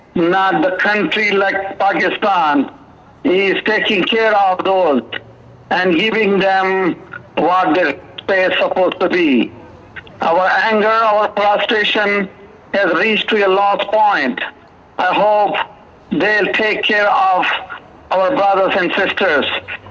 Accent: Canada; We demand as Canadian to come up and help those who are defenseless people

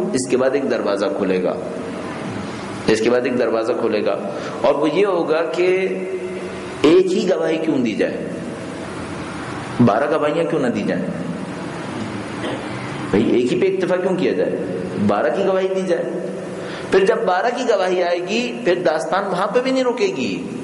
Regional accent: Pakistan; بھائی میں بچپن سے پاکستان میں رہا ہوں نا، پیدا ہی پاکستان میں ہوں، میں نے بھی نماز پڑھی ہے

